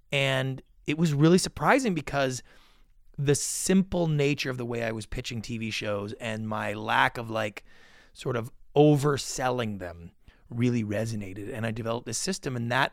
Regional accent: Canada; Yeah, so, you know, I grew up in Canada.

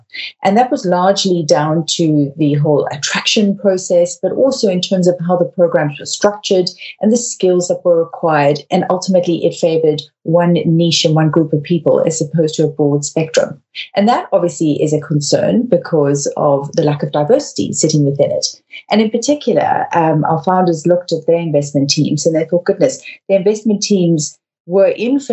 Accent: South Africa; moved away as an adult; now in London, United Kingdom; I'm from South Africa, and I moved to London back in the early 2000s.

